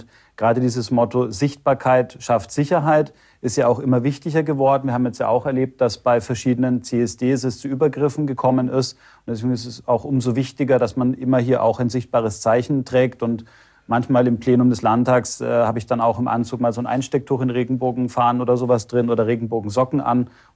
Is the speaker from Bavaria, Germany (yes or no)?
yes; Forchheim, Bavaria, Germany; Ja, also ich komme ja aus Forchheim-Oberfranken, Teil der Metropolregion Nürnberg.